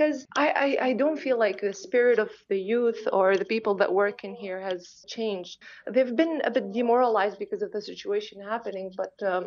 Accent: Baghdad, Baghdad Governorate, Iraq; now in United States; I was born in Baghdad and raised in Baghdad.

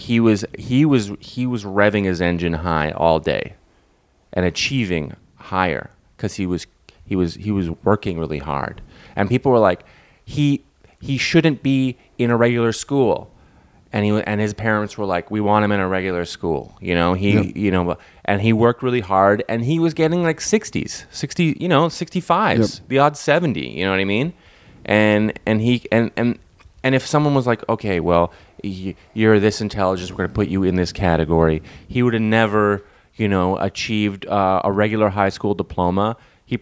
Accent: Canada; because I'm from Canada and you have to take French until 9th grade, or until 10th grade

